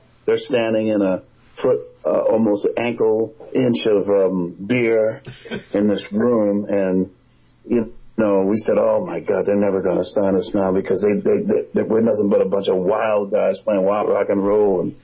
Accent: New Jersey, United States; I was from New Jersey, so going back kind of home, it was really interesting.

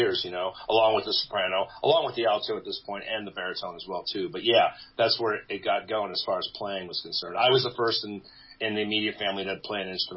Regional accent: Illinois, United States; I did a Battle of the Bands competition for the town that I grew up in outside Chicago.

